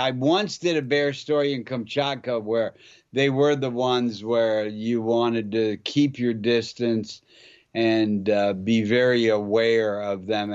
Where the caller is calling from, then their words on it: New Hampshire, United States; Well, today I'm calling you from New Hampshire.